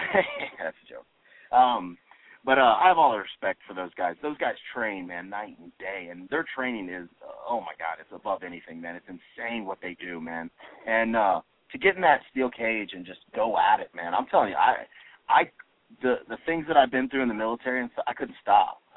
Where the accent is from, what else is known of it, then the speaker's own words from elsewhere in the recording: Orlando, Florida, United States; like, Orlando, my hometown, man.